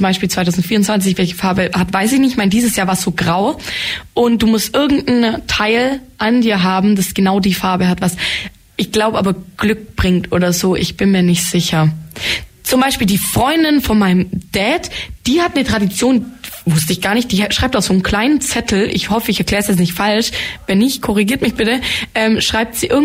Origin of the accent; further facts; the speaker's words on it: Baden-Württemberg, Germany; accent: Swabian; Würdest du bitte meinen schwäbischen Dialekt bitte nicht beurteilen?